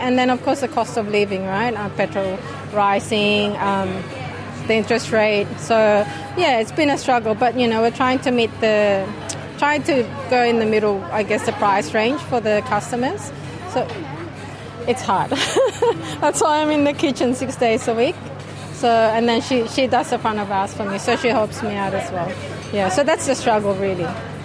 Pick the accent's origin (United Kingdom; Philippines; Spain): Philippines; Because she's Vietnamese and I'm Filipino and my mom's got a bit of a Spanish background and Chinese.